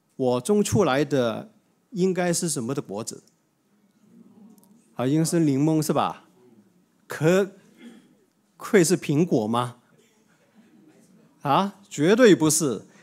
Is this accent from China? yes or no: yes; China; 我们中国人有一句话说，此求不报非什么？非君子。